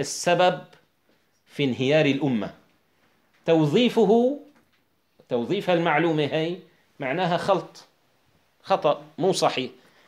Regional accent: Syria; مثلا نحن كشعب سوري نرى في مجتمعنا كثيرا من الأشياء الفاسدة المتوارثة

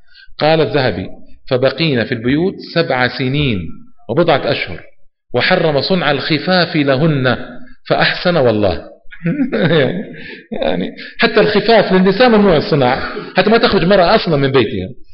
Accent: Saudi Arabia; عندنا في نجران

